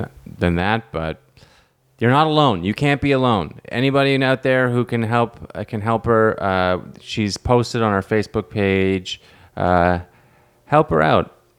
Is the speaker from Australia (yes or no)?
no; Canada; I'm Canadian. Why am I getting no support in my home country?